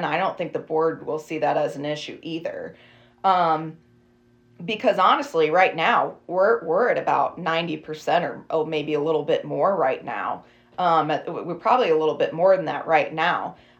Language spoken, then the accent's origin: English; Irving, Texas, United States; And so even though I grew up in Irving, I still went to school here